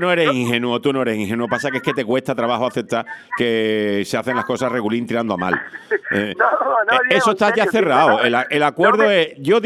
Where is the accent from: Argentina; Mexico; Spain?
Spain; lo que tenemos que apuntar los puntazos somos los españoles